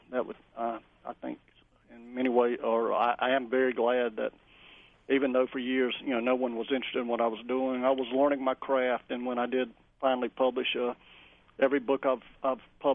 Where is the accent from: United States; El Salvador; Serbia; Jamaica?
United States; Appalachia; accent: Appalachian; people hear my accent or they think of the Appalachian Mountains.